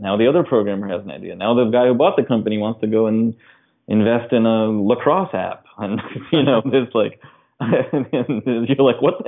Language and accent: English; Edison, New Jersey, United States; I was born in Jersey, New Jersey. I was born in Edison, New Jersey. And so I grew up, you know, in America with the American dream.